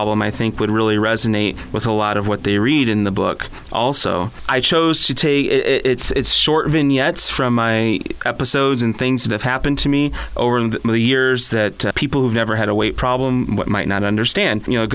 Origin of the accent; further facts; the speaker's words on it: Carland, Michigan, United States; now in Sarasota, United States; I grew up in Carland, and I'm a proud graduate of Ovid-Elsie High School, class of 1994.